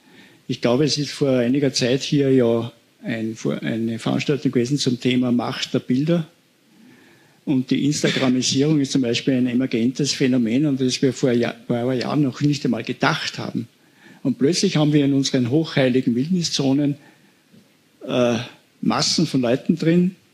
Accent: Salzburg, Austria; Ich bin kein Tiroler, ich bin ein Salzburger.

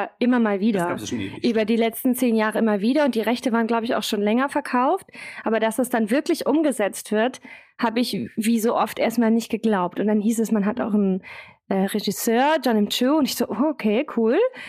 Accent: Stuttgart, Baden-Württemberg, Germany; Anhand der Stücke weiß man schon, wo ich groß geworden bin, weil die liefen alle hintereinander im SI-Zentrum.

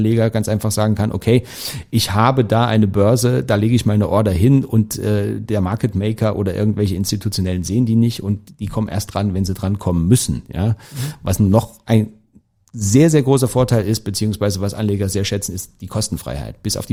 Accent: Thuringia, Germany; ich bin aufgewachsen in Thüringen, damals noch DDR

